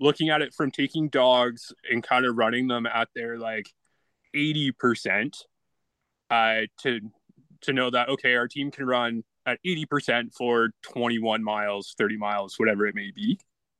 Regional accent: Ontario, Canada; I grew up in Southern Ontario. I was probably about 2 hours west of Toronto.

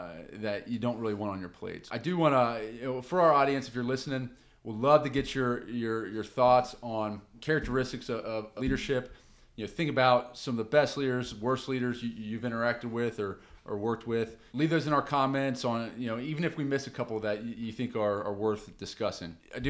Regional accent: Cincinnati, Ohio, United States; So a lot of the people, you know, I grew up with personally, I'm from the Cincinnati area

